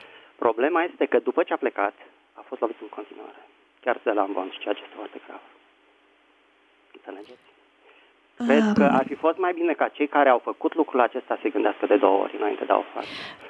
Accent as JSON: {"language": "Romanian", "region": "Bucharest", "country": "Romania", "said": "din București."}